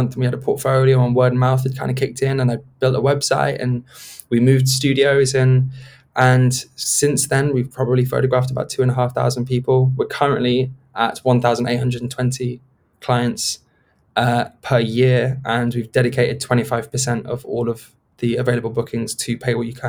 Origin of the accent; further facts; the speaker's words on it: South West England, United Kingdom; born there; I actually come from quite a middle class place. You know, I was born in Gloucestershire, and my extended family are all, you know, middle class people